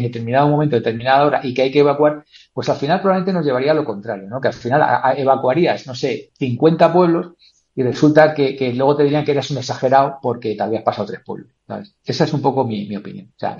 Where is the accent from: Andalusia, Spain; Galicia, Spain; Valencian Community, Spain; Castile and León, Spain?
Valencian Community, Spain; Valencia; mi pasado valenciano, ¿vale? Yo pasé buena parte de mi niñez y de mi infancia en Valencia, en concreto en un pueblecito que está pegado al puerto que se llama Nazaret